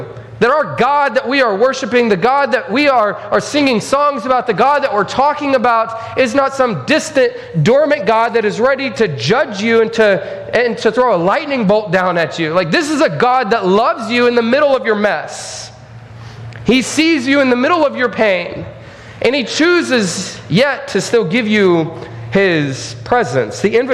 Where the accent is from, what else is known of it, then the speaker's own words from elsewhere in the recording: Texas, United States; I'm from Texas, so I might be a little bit biased